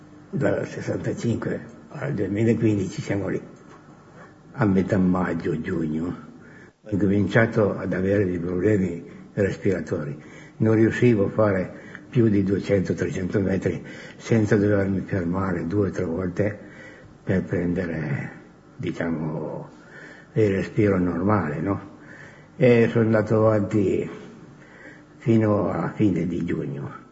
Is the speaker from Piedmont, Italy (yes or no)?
yes; Savigliano, Piedmont, Italy; born there; Sono nato a Savigliano il 21 gennaio del 1945.